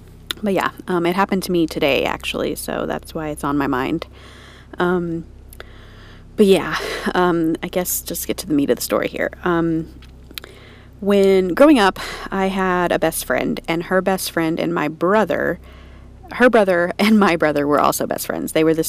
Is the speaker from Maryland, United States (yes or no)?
no; Houston, Texas, United States; I'm from the Houston area, and I have a story to tell you today.